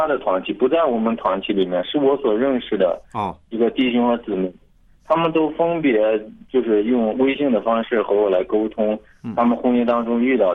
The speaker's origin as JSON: {"language": "Chinese", "region": "Shanxi", "country": "China", "said": "我们山西这边是一个县城是吧"}